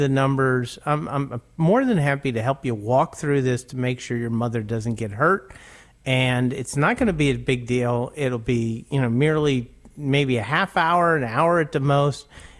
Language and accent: English; Pittsburgh, Pennsylvania, United States; accent: Pittsburgh; That's my Pittsburgh accent coming out, Maddie, you know?